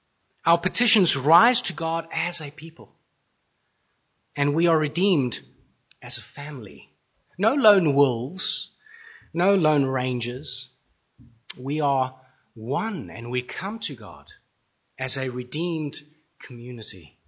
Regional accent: South Africa; We are connected to one another far more than what connects us as fellow South African citizens.

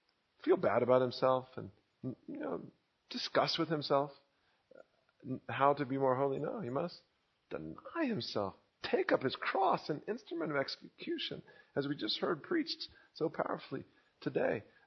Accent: Texas, United States; This is growing up in Texas.

